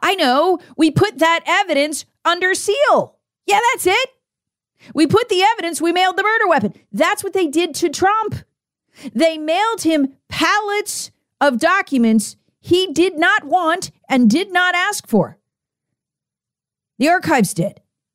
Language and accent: English; South Carolina, United States; in my home state of South Carolina, where I spent years of my life sitting in court